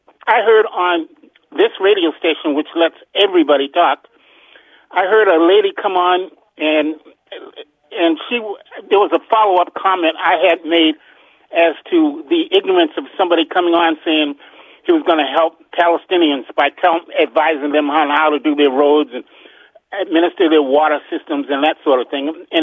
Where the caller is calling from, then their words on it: Upper Marlboro, Maryland, United States; from Upper Marlboro, Maryland.